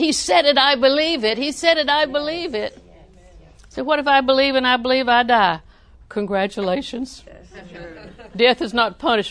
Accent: Auburndale, Florida, United States; She's never been to Auburndale. I'm from Auburndale, and she's lost, and she doesn't know how to get there.

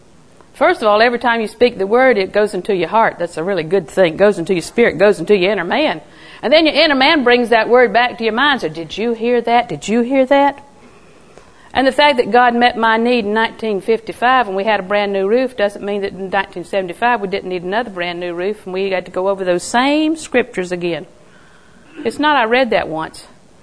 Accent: the South, United States; I said, I'm sorry, I'm from the South. Until my mother dies, I have to say ma'am.

